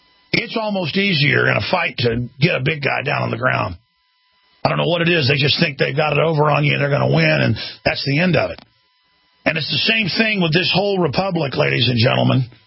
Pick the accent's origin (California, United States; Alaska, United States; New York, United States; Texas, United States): Texas, United States; Dallas; Now, I grew up in Dallas, folks. I've only seen tornadoes once in Austin.